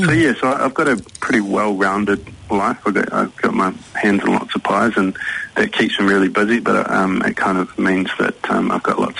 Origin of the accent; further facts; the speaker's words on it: Hawke's Bay, New Zealand; now in Auckland, New Zealand; we were always pretty close growing up in the Hawke's Bay. And then when we got to high school, we all kind of went off to university, we went off in different directions. So I came up to Auckland